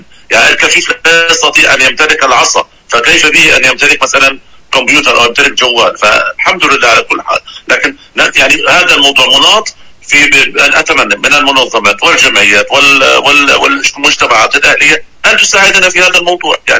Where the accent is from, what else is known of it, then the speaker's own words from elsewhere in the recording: Syria; يعني عندنا في سوريا الإنترنت غير متاح بشكل جيد،